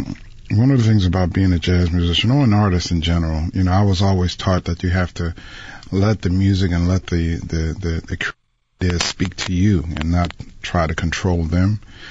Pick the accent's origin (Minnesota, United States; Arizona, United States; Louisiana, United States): Louisiana, United States; New Orleans; You see, when I grew up here in New Orleans, all of the musicians that I ran into didn't talk about making money.